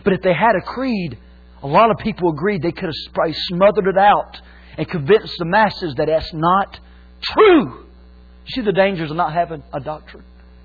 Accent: Tyner, North Carolina, United States; I'm from Tyner, North Carolina. North Kakalaki. That's what we call it. I'm down there. I was lived in a double wide most of my life.

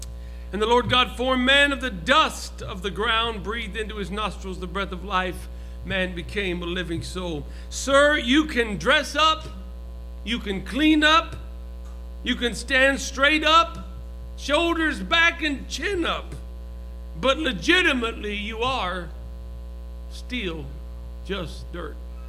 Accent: San Francisco, California, United States; I live in the woods in Oklahoma, but I'm from San Francisco, and that never left me.

